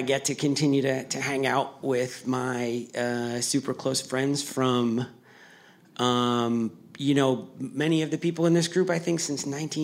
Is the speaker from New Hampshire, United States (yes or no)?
yes; Merrimack, New Hampshire, United States; But we are all from the same weird small town in New England.